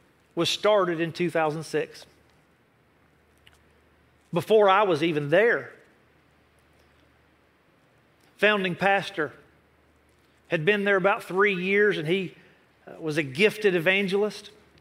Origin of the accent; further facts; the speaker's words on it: West Virginia, United States; I'm from West Virginia. … to the place where I belong. The only way I know to sing is twangy.